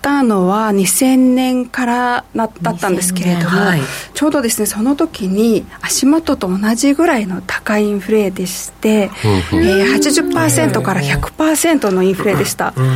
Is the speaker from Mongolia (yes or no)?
yes; Mongolia; Japanese is a second language; now in Japan; はい、モンゴル出身です